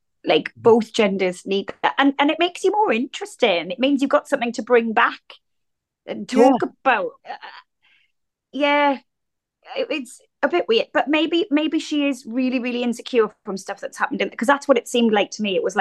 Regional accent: Wales, United Kingdom; Like growing up in Wales as a teenager, I had loads of friends, both male and female.

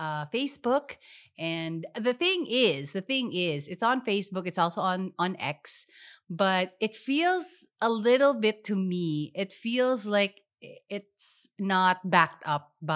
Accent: Philippines; but we are both from the Philippines. We are Filipinos.

